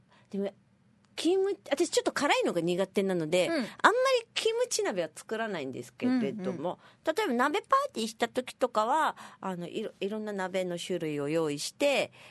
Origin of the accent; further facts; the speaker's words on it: Shikoku, Japan; 私は四国出身でいろんな柑橘を親戚などからいただきます。